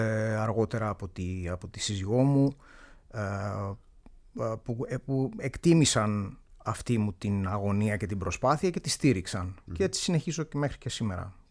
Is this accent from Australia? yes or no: no; Greece; επειδή μεγάλωσα στην Ελλάδα